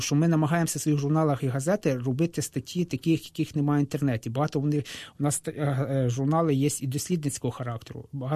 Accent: Crimea, Ukraine; те, що ми є, кримчани тут

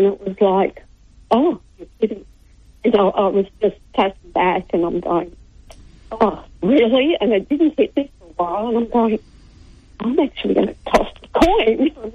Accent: Adelaide, South Australia, Australia; I have to say no, because I'm originally from Adelaide

